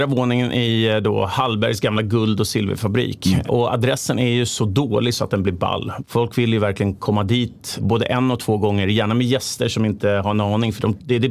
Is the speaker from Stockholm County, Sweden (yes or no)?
yes; Sundbyberg, Stockholm County, Sweden; så jag kommer från Sumpan. Jag är äldst i en barnaskara. Lillebror, syrran och jag.